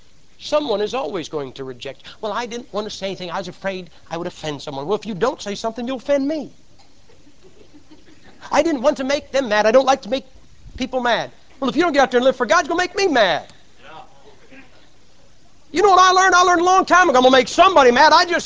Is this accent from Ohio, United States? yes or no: yes; Massillon, Ohio, United States; Now, I'm from Maslin, Ohio. That's where football started.